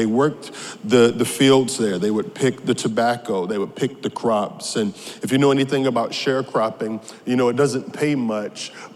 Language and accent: English; Creedmoor, North Carolina, United States; I am from North Carolina, a small town right outside of Raleigh-Durham named Creedmoor. And it is a bustling metropolitan city of about 1,400 people.